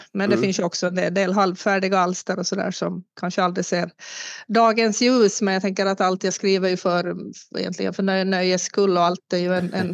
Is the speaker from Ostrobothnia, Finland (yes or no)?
yes; Ostrobothnia, Finland; jag är österbottning. Jag i grund och botten har vistats utomlands också under några år, men kommer tillbaka till rötterna också. Jag bor och lever i Österbotten här